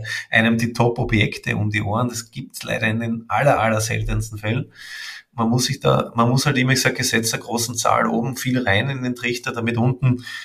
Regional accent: Austria; Bei uns in Österreich

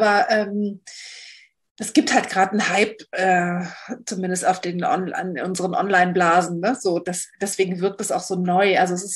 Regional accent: Berlin, Germany; Was mache ich? Wo komme ich her? Also ich komme aus Berlin.

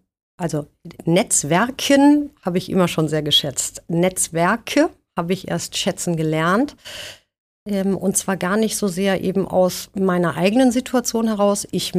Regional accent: Rhineland, Germany; born there; now in Frankfurt, Germany; Ich bin ja gebürtige Rheinländerin

